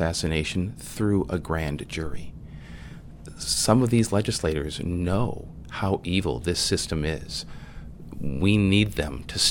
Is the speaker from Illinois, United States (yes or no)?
yes; Chicago, Illinois, United States; I'm from Chicago.